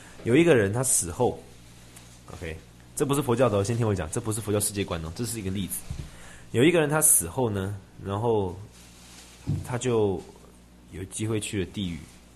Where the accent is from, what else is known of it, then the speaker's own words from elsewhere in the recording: Taiwan; 不管你是政府也好啊，中国大陆也好，我们台湾人也好，都是这样，为了利益。